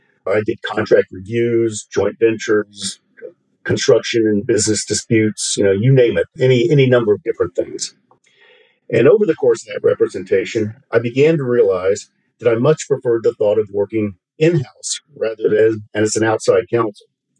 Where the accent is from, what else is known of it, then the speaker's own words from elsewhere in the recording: Florida, United States; I was raised on the Florida Gulf Coast, and I had a pretty traditional upbringing as a suburban kid in the 60s and 70s.